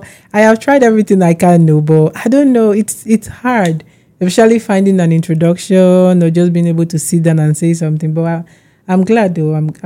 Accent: Nigeria; Me, I'm originally Nigerian.

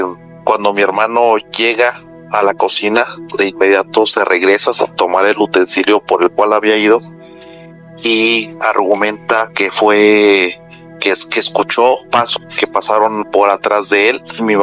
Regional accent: Morelia, Michoacán, Mexico; soy de Morelia, Michoacán.

